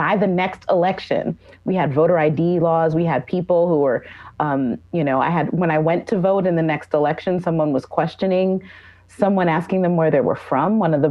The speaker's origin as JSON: {"language": "English", "town": "Detroit", "region": "Michigan", "country": "United States", "tie": "born or raised there", "said": "in places like Atlanta and Detroit, my hometown, and Milwaukee from being counted."}